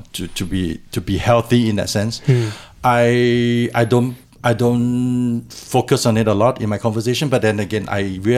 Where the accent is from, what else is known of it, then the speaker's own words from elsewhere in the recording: Malaysia; also born or lived in Singapore; since I spent 30 years of my life in Singapore, even though I'm a Malaysian.